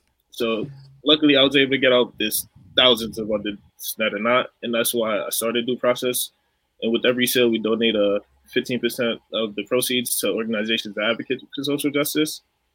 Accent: New York, United States; I grew up in New York and we always like the latest fashion.

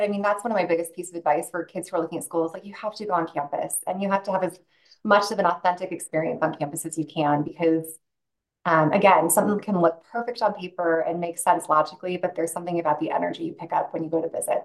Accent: Spokane, Washington, United States; but growing up in Spokane and then having my brother be there, I thought there's no way.

